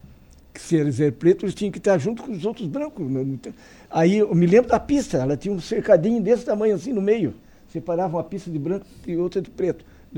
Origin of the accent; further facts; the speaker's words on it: Santana, Brazil; eu sou de Santana, eu nasci lá e vou morrer lá. Eu sou santanense